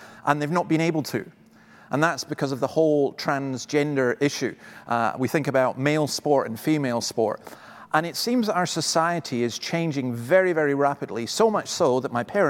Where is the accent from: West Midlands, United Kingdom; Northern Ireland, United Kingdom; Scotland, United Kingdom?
Scotland, United Kingdom; Is my identity as a Scot? Is my identity as a male, as a man?